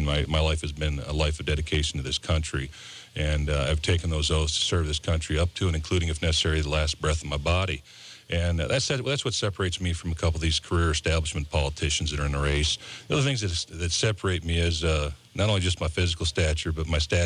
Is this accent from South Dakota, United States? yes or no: yes; Sioux Falls, South Dakota, United States; I was born here in Sioux Falls at the old McKinnon Hospital, and I spent quite a bit of my youth here in Sioux Falls from about 1975 to about 1980.